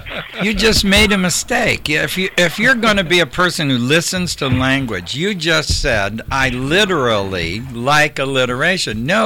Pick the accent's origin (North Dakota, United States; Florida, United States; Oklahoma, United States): Florida, United States; Tampa; I'm from Florida. I'm from Tampa, Florida, and there was not a tradition that your gardener was a Cuban.